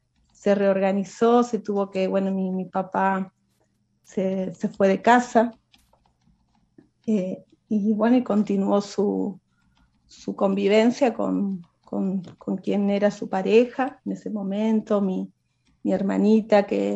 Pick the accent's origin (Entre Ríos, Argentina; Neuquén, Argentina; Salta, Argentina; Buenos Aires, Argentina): Entre Ríos, Argentina; Paraná; nací en Paraná, bueno, en la provincia de Entre Ríos. Bueno, nací, tengo 38 años, así que bueno, muy pronto va a cumplir 39. Y bueno, siempre he vivido en Paraná